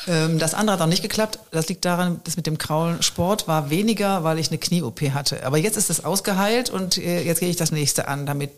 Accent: Düsseldorf, North Rhine-Westphalia, Germany; Ich komme aus Düsseldorf, natürlich halte ich zu Fortuna.

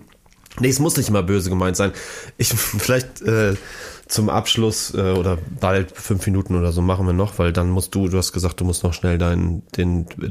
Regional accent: Hamburg, Germany; also born or lived in Munich / Dortmund; Wir haben von meinem ungefähr 7. bis 12. Lebensjahr in Dortmund gelebt. Ich bin in Hamburg geboren und dann sind wir nach München, Dortmund, wieder Hamburg, weil mein Vater wegen Versetzung in der Firma

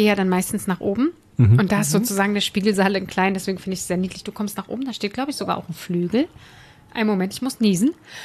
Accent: East Germany, Germany; Ich komme ja nur aus dem Osten.

